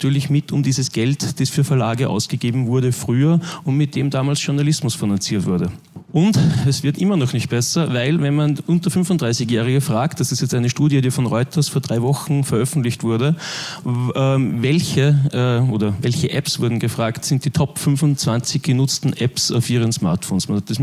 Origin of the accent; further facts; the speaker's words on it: Linz, Upper Austria, Austria; also born or lived in Vienna; ich komme aus Linz, habe jahrzehntelang eigentlich auch in Wien gewohnt und so die Rückübersiedlung nach Linz war für mich ein bisschen so der Einstieg in die Medienbranche.